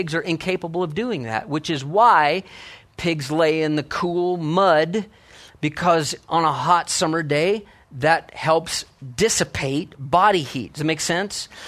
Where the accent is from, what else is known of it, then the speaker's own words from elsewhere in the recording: Iowa, United States; You know, I grew up in Iowa. I'd be curious to know, when I say Iowa, what comes to your mind?